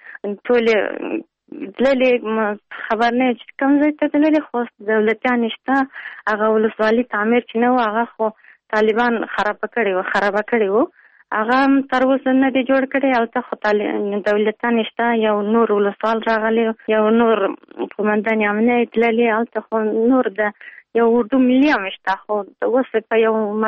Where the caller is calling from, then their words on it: Pul-e-Khumri, Baghlan, Afghanistan; د پلخمری.